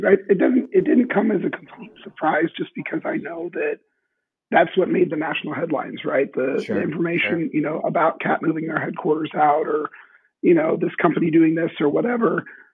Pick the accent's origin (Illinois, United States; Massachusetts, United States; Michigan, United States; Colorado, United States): Illinois, United States; Peoria; And I always brought up, you know, hey, I'm from Peoria.